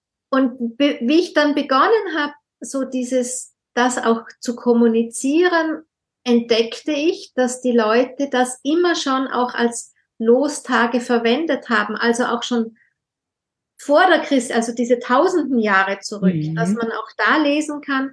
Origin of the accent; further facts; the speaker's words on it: Tyrol, Austria; Zum Beispiel bei uns in Tirol gab's, jetzt tut das keiner mehr